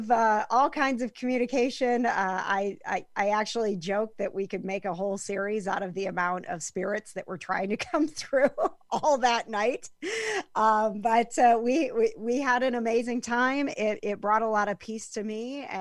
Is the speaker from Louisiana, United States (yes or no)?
no; Wisconsin, United States; My husband is from Crown Point, and I actually got a little bit nervous when I realized that I'm from Wisconsin.